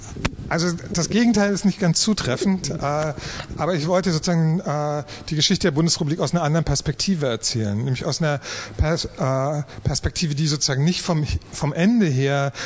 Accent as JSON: {"language": "German", "region": "East Germany", "country": "Germany", "said": "der erste große innenpolitische Konflikt, an dem ich selber teilgenommen habe als Ostdeutscher."}